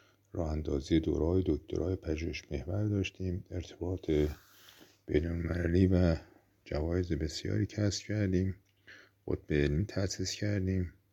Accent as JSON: {"language": "Persian", "region": "Qom", "country": "Iran", "tie": "born or raised there", "said": "بنده در شهر مقدس قم به دنیا آمدم و در مدرسه ملی شهاب و مدرسه ملی امیرکبیر دوران ابتدایی و راهنمایی رو گذروندم."}